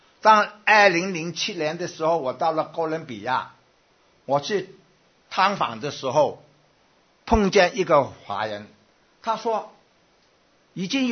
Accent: Guangdong, China; 我们广东省都多了他了是吗？

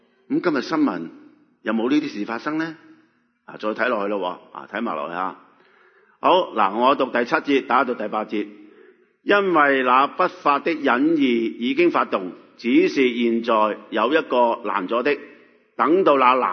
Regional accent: China; 事件，我哋中国人俾人压迫得好紧要啊

